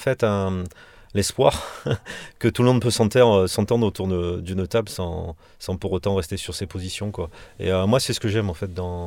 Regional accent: Aix-en-Provence, Provence-Alpes-Côte d'Azur, France; born there; moi je suis né à Aix

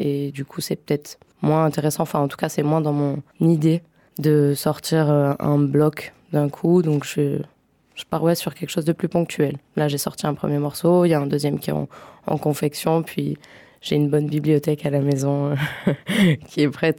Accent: Provence-Alpes-Côte d'Azur, France; j'ai grandi sur la Côte d'Azur.

